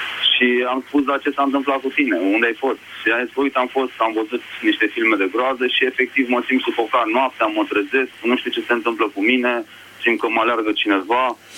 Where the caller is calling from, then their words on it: Bucharest, Romania; vă sunt din București.